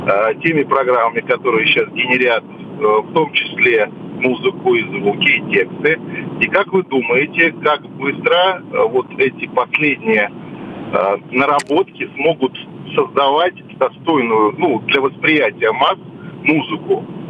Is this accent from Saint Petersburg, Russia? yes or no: yes; Saint Petersburg, Russia; Я из Санкт-Петербурга.